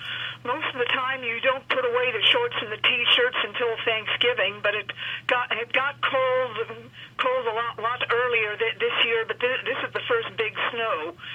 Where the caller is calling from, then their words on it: Chicago, Illinois, United States; Okay, I'm calling from Chicago where it's about 5 minutes to 12, and we're going to be getting about a foot of snow.